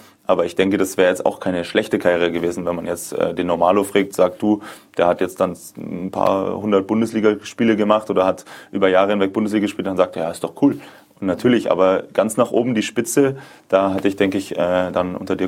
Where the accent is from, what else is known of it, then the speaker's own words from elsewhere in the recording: Munich, Bavaria, Germany; einfach mein schönes München zurückzulassen, meine Familie, meine Freunde, dieses Gesamtpaket. Ich liebe meine Heimat, ich bin sehr, sehr heimatbezogen.